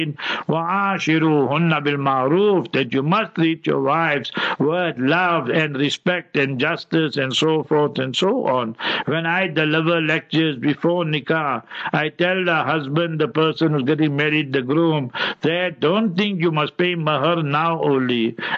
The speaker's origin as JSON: {"language": "English", "region": "Gauteng", "country": "South Africa", "second_language": "English", "said": "I'm from Transvaal, from Gauteng"}